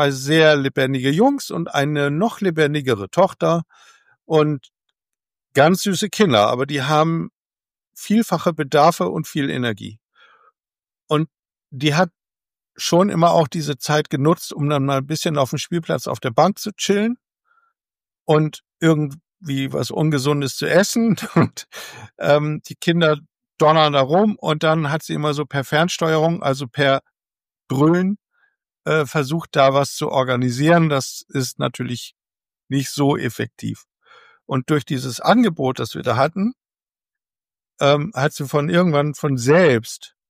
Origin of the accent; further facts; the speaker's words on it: Germany